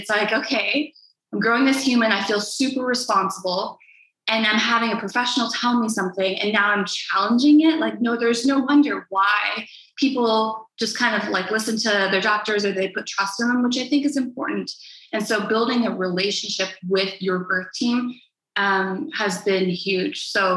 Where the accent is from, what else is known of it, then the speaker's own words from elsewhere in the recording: Canada; moved away as an adult; now in Mexico; So we are Canadian, and we decided back in the fall, November, end of November, to come to Mexico.